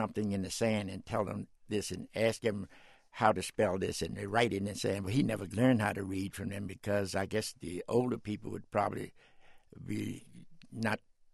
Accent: Washington, District of Columbia, United States; I had a happy time the whole time until, I found when the barriers start to reflect it on you.

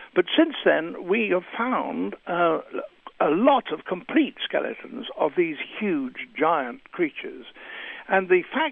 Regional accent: England, United Kingdom; I grew up in the Midlands of England, and in an area where the rocks are of the same age, the Jurassic rocks as the dinosaurs were found in and pterosaurs were found in.

